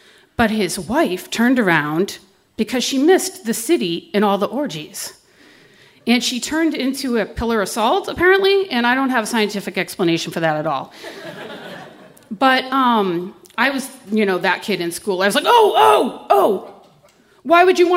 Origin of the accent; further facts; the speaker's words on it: Boston, Massachusetts, United States; because I grew up in Boston.